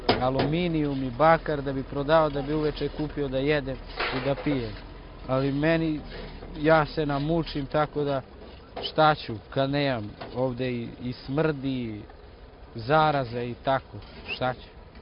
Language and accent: Serbian; Grošnica, Šumadija and Western Serbia, Serbia; Ja sam iz Grošnice siromašen sam.